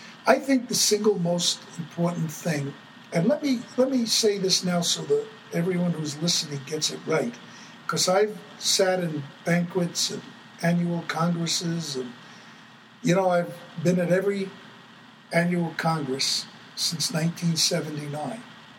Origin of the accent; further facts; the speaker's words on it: Brooklyn, New York, United States; And then I was always angry because I came from Brooklyn, New York. We didn't even have a rink.